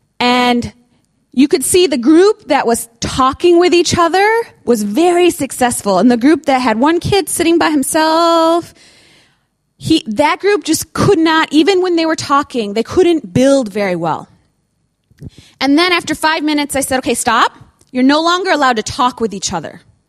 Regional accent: United States; and I can say that because I'm American

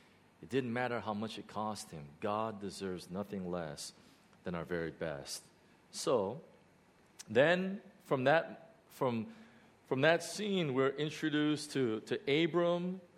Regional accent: Chicago, Illinois, United States; When I grew up in Chicago, our first home that my parents bought, we had three huge crab apple trees in our backyard.

